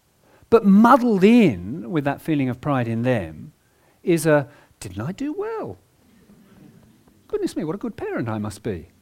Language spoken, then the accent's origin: English; United Kingdom; yes, I'm British and I'm quite reserved